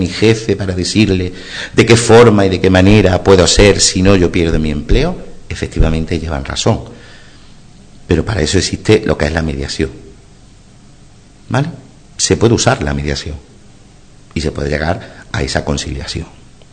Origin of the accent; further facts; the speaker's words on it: Montoro, Andalusia, Spain; No soy de aquí, yo soy de Montoro.